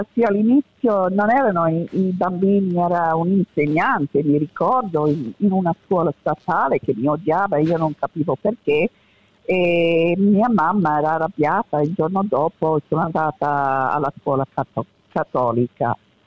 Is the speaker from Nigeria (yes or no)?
no; Australia; Ma io sono nata in Australia, sono cresciuta in Australia, ho fatto la scuola, l'università, tutto in Australia.